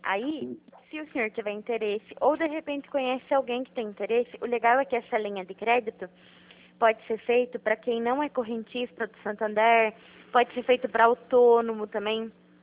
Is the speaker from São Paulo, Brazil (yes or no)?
yes; Itapetininga, São Paulo, Brazil; Eu sou aqui do interior de São Paulo.